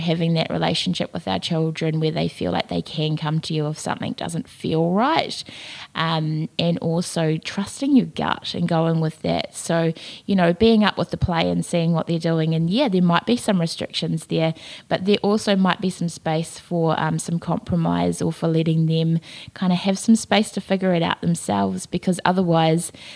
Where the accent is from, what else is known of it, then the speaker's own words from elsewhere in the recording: Selwyn, Canterbury, New Zealand; I grew up in Selwyn myself, so I completely hear you.